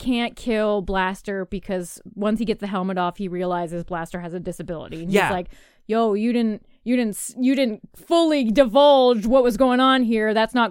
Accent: Canada; being a Canadian and, you know, there's somebody that wants our resources and wants to annex us because they need our resources.

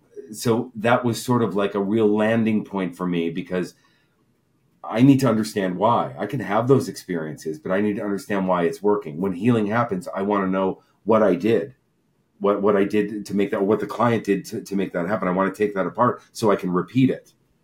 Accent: Michigan, United States; also born or lived in Boston / New York; Michigan originally, which is a good place to be from. but then Boston for college, New York for that part, and then I came here on vacation

